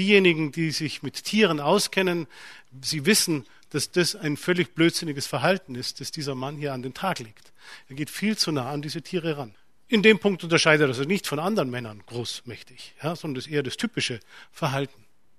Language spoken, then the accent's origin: German; Bavaria, Germany; In Bayern, meinem Heimatland, überfällt man mit großem Vergnügen das nächste Dorf